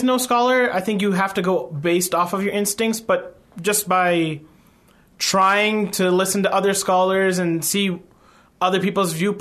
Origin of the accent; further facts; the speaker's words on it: United States; now in Qom, Iran; I'm from America. And I, myself, am also a seminary student studying here in Qom.